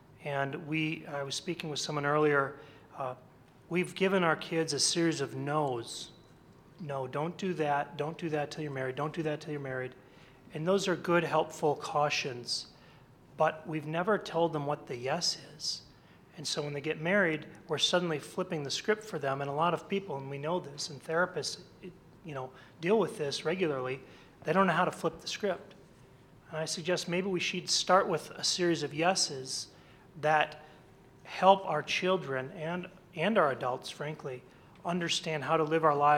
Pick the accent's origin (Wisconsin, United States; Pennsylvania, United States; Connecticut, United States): Wisconsin, United States; Amro; I come from Amro, Wisconsin. It's the only Amro in the world because it's an anglicized version of a French trapper's name.